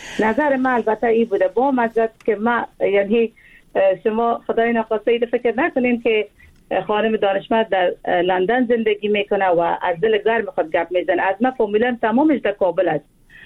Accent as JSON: {"language": "Persian", "country": "Afghanistan", "said": "من یک افغان هستم"}